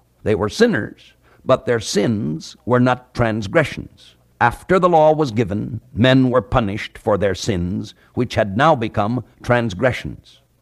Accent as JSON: {"language": "English", "region": "California", "country": "United States", "tie": "born or raised there", "said": "there was not even 1 mile of paved road in my home state of California."}